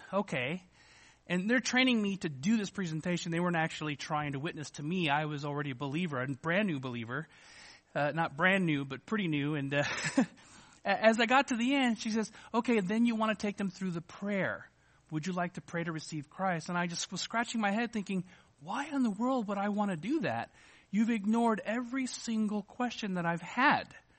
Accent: Arizona, United States; I'm a magician from Arizona.

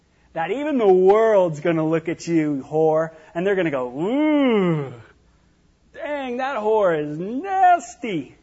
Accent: Hollywood, California, United States; and growing up in Hollywood, it was like that.

